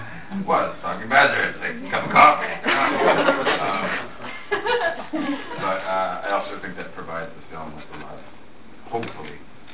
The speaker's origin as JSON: {"language": "English", "town": "New York City", "region": "New York", "country": "United States", "said": "Being a New Yorker myself."}